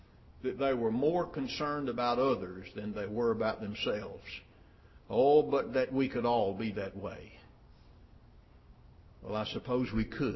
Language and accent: English; United States; I could call the names of some good old brothers and sisters who are now dead and gone that I grew up around up in Lamar County